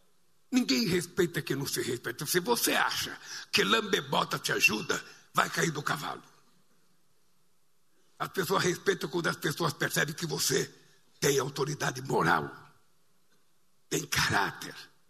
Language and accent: Portuguese; Pernambuco, Brazil; moved away; morei num quarto de cozinha quando eu vim de São Pernambuco para cá. Eu morei num quarto de cozinha na Vila Carioca.